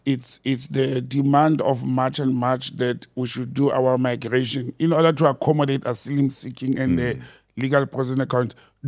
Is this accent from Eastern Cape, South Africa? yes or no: no; Randfontein, Gauteng, South Africa; the residents of my hometown in Randfontein